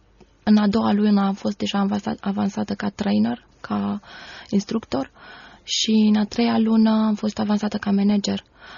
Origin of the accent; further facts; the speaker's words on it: Bucharest, Romania; M-am născut în București, sunt crescută în București, m-am născut într-o familie destul de numeroasă, suntem 9 frați, părinții sunt creștini. Am frecventat Biserica Creștină după Evanghelie